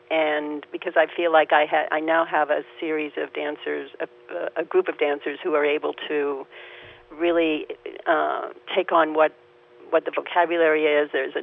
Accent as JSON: {"language": "English", "country": "Nigeria", "tie": "born or raised there", "said": "I grew up in Nigeria, so I saw a lot of Yoruba dance."}